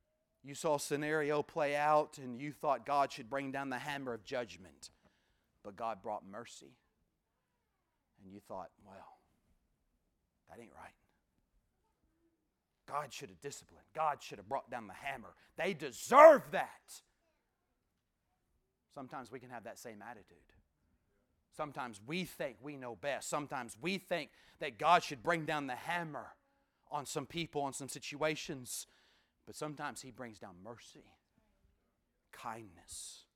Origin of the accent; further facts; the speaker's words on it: United States; Let me say this. I'm an American.